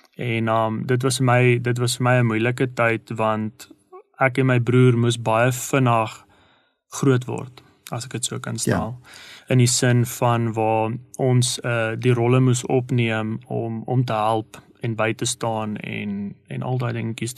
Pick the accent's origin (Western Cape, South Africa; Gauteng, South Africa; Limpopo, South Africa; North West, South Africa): Gauteng, South Africa; Pretoria; also born or lived in Durban; ek is gebore in Durban. Ek het toe ek baie jonk was teruggetrek, uit my maal op Pretoria toe getrek. En ek het my hele lewe lank groot geword in die Montana area